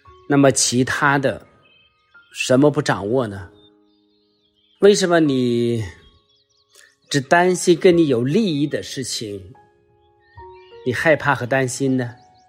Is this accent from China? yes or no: yes; China; 就像我们中国人现在容易说的，若要灭亡先要疯狂，只要疯狂就会灭亡。